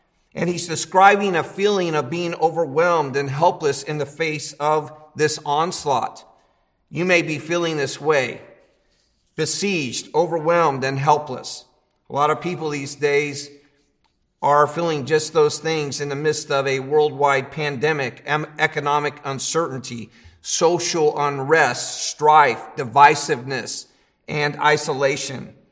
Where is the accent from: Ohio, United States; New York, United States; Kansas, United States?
Ohio, United States; I grew up in Ohio, and it's very much, I would call, a football state.